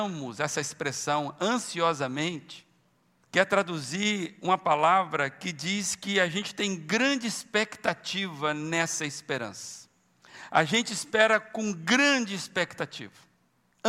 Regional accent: Minas Gerais, Brazil; a minha terra lá em Minas, mandou e manda ainda muita gente para os Estados Unidos

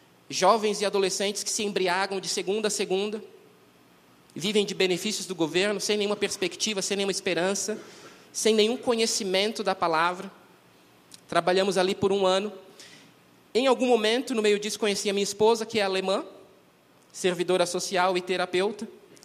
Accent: Santos, São Paulo, Brazil; Eu cresci em Santos, nasci em Santos, em uma igreja batista

